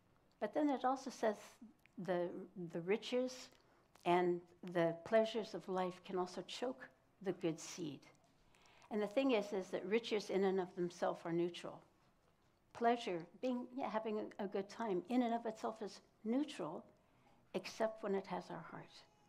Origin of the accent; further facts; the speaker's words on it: Japan; moved away; And I grew up in Japan. I lived in Japan for 18 years